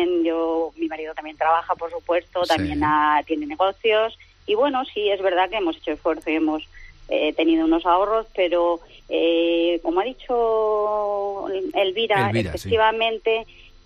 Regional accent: Navalmoral de la Mata, Extremadura, Spain; moved away as an adult; now in Madrid, Spain; Yo soy extremeña, soy de Navalmoral de la Mata, pero sí. Vivo en Madrid hace 40 años. O sea, vivo y trabajo en Madrid desde hace 40 años.

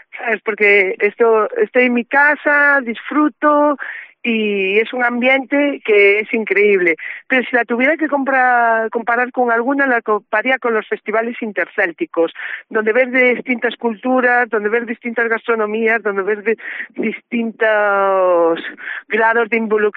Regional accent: Lugo, Galicia, Spain; y al final es que es mi tierra y lo veo de esa manera, ¿sabes?

